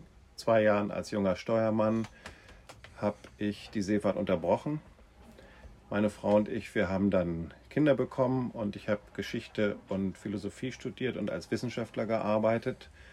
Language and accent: German; Hamburg, Germany; born there; ich bin 65 Jahre alt, ich bin in Hamburg geboren.